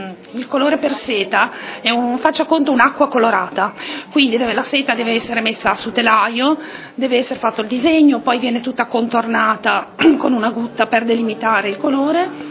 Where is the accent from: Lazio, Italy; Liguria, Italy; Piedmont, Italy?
Liguria, Italy; io vengo dalla Liguria e quindi mi sono ispirata, io abito nel Tiguglio, mi sono ispirata al mare, io non potrei vivere lontano dal mare